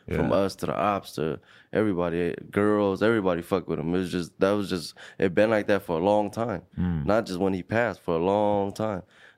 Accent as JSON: {"language": "English", "town": "Long Beach", "region": "California", "country": "United States", "said": "And I told him, what's up, man? … from Long Beach."}